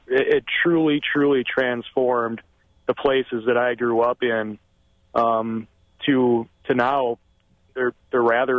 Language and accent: English; Brodhead, Wisconsin, United States; I grew up in Broadhead in the 80s and 90s with family in Orfordville and Footville